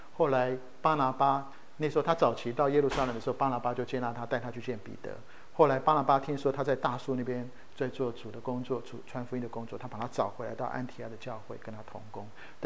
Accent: Japan; 我在日本长大，我就觉得日本很有趣

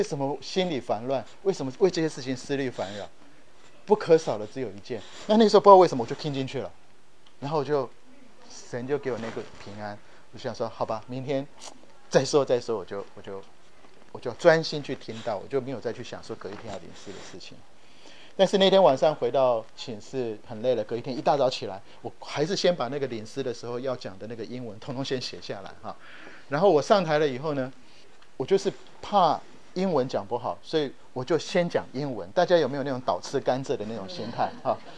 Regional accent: Japan; also born or lived in -; 我从小在日本长大，我讲日文也是这样，我日文跟中文之间没有翻译的过程。

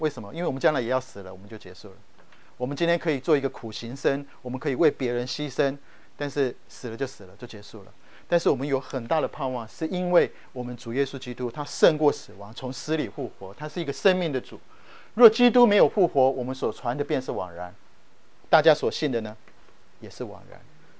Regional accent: Taiwan; moved away as an adult; now in United States; 我从台湾来美国读研究所

